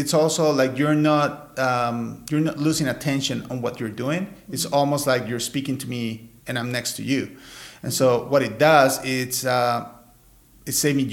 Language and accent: English; Costa Rica; English is a second language; also born or lived in New York; I'm Costa Rican and I have an accent, but we're speaking in English, right?